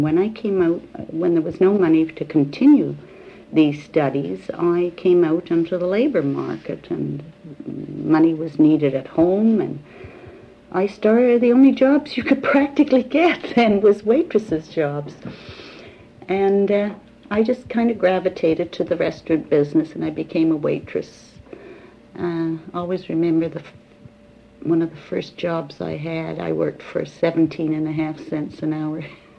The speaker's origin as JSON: {"language": "English", "town": "Winnipeg", "region": "Manitoba", "country": "Canada", "tie": "born there", "lives_now": "Vancouver, Canada", "said": "I was born in Winnipeg in 1913. I didn't come to Vancouver until about 44, in the early part of 1944, before the end of the war."}